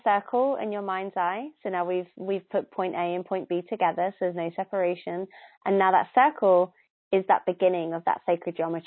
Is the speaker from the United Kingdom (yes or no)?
yes; England, United Kingdom; sorry, I'm English